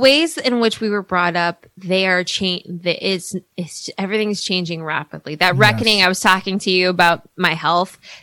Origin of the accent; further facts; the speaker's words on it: Minnesota, United States; My growing up in Minnesota was that assimilation.